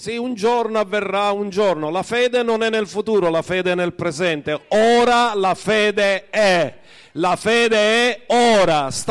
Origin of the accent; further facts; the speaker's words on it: Sicily, Italy; Io non lo so, lo sapete voi, io sono siciliano. Siciliani siamo mezzi